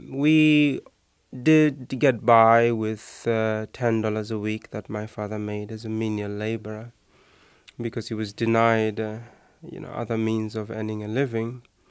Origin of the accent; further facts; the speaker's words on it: Alexandra, Gauteng, South Africa; now in United States; The ghetto where I lived was Alexandra, which was 1 square mile. With over 100,000 people, and many of these people lived in shacks. Our shack was 15 by 15 feet, and we slept on the floor on pieces